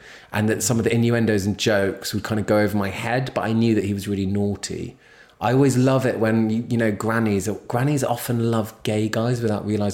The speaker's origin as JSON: {"language": "English", "region": "London", "country": "United Kingdom", "tie": "born or raised there", "said": "I'm a Londoner born and raised."}